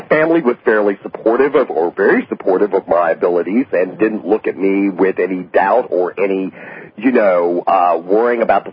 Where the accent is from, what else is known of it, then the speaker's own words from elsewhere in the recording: Elmira, New York, United States; I'm from Elmira.